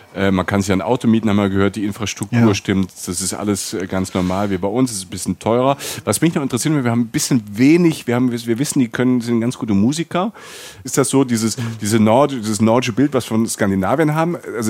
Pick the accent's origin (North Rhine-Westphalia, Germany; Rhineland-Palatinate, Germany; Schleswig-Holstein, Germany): Rhineland-Palatinate, Germany; Ich komme aus der Pfalz